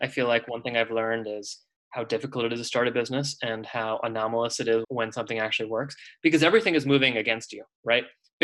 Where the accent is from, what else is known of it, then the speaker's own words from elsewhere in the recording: California, United States; born there; I was born in California, but we moved around all over.